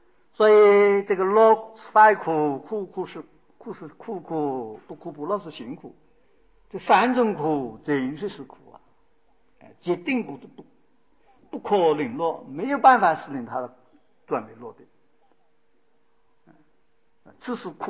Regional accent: China; 所以我们中国人有句修法

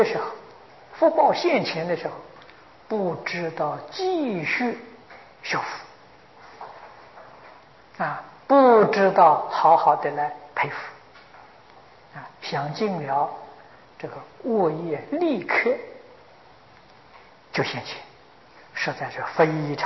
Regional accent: China; 我们中国人常讲啊，有学问、有德行的人都不如啊。我们中国古人还常常为儿孙着想

